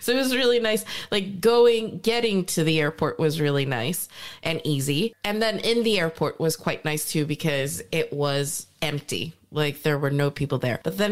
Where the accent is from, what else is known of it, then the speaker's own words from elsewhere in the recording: Gothenburg, Västra Götaland, Sweden; So everybody ended up, Gothenburg, yeah.